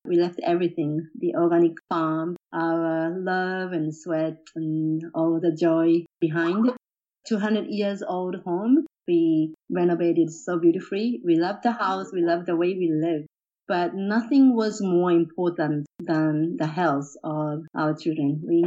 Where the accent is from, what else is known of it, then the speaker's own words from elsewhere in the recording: Tokyo, Japan; also born or lived in Kamogawa, Chiba; We are from Tokyo, so we both had no idea about farming, but we did that anyway for about 12 to 13 years in Kamogawa, which is in Chiba Prefecture.